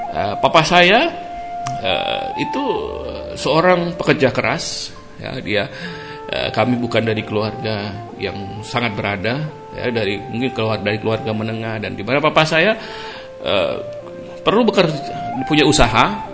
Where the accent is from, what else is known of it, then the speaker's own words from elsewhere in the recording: Pontianak, West Kalimantan, Indonesia; saya lahir dari saya berasal dari Pontianak. Kalau teman-teman tahu, Pontianak itu satu kota di mana cukup banyak orang keturunan Tionghoa dan budaya Tionghoa cukup kental di Pontianak.